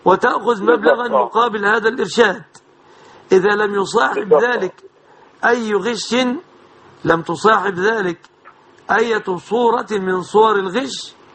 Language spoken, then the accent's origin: Arabic; Egypt